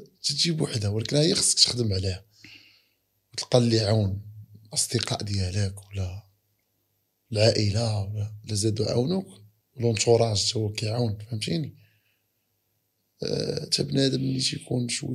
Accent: Casablanca, Casablanca-Settat, Morocco; also born or lived in Al Hoceima; مزيود فاش تزاديت عشت في كازا طول عايل في الزياده عندي في لاكارت ناسيونال في ايساكن خميس ايساكن حسيمه قريبه للحسيمه

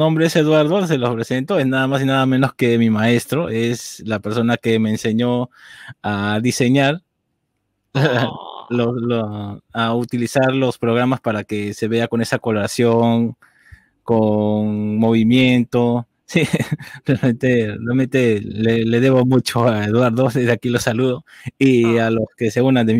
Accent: Lima, Peru; aquí en mi país, Perú, soy de Lima.

